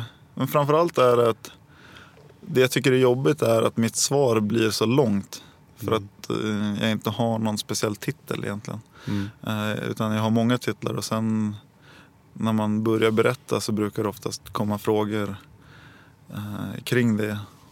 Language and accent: Swedish; Nacka, Stockholm County, Sweden; born there; Ja, jag är ju född i Stockholm i alla fall, ute i Nacka. Och bodde 4 första åren i Saltsjöbaden.